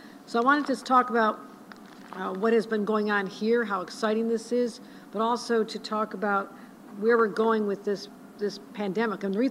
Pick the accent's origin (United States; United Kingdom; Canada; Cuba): United States; Buffalo, New York; I'm from Buffalo, so everything looks like a chicken wing.